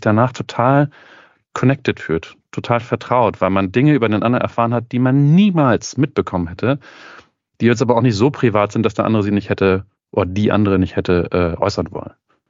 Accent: Hamburg, Germany; ich komme aus Hamburg.

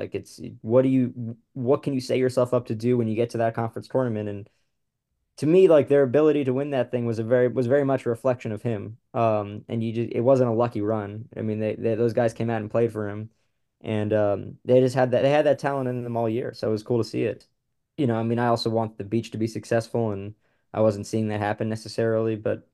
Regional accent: New York City, New York, United States; Like, I grew up in New York City, and I grew up going to Columbia basketball games

